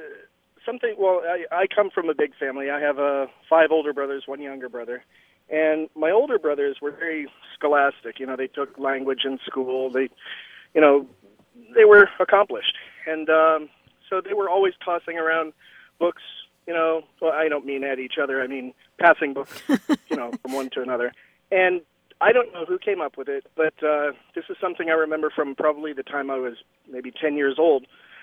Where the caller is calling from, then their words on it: Dana Point, California, United States; I'm calling from Dana Point, just up the road from you folks.